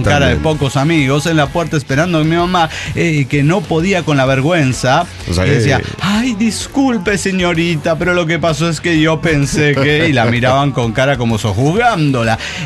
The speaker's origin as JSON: {"language": "Spanish", "country": "Colombia", "lives_now": "Ecuador", "said": "colombiana en Ecuador."}